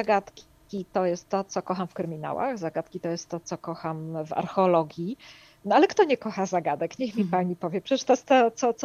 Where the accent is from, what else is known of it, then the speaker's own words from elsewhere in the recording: Masovian Voivodeship, Poland; będzie siedziała właśnie w moim rodzinnym miasteczku pod Warszawą